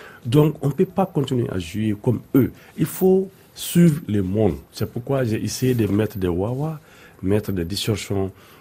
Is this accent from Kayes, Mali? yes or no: no; Garana, Ségou, Mali; J'étais à Garana, dans mon village natal, dans la région de Sékou. Il y a un fleuve Niger qui passe dans notre village.